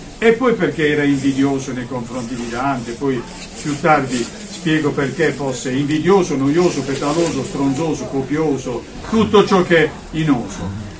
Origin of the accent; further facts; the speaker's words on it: Florence, Tuscany, Italy; accent: Florentine; il mio dialetto fiorentino, perché non so se è capito dal mio accento che vengo da Firenze